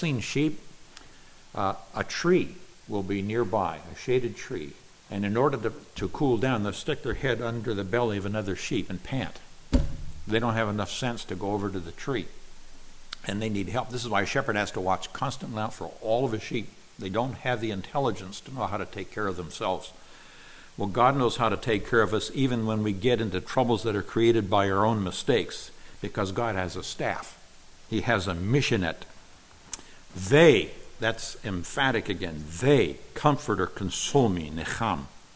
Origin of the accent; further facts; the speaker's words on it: Nigeria; I grew up in Nigeria, West Africa.